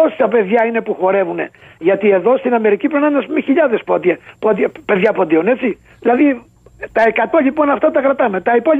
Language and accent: Greek; Greece; now in United States; Και μπορώ να πω ότι πάμε καλά, αλλά πάμε καλά μόνο σε εμάς που ήρθαμε από την Ελλάδα και οι οποίοι κάθε μέρα αραιώνουμε, ξέρεις.